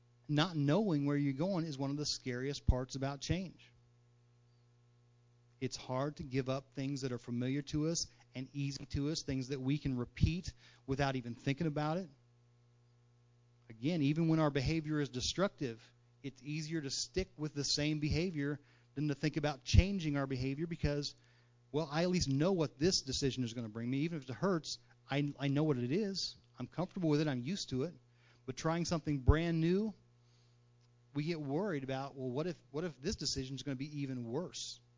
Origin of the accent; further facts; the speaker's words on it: Danville, Illinois, United States; And, you know, even I'm from Danville.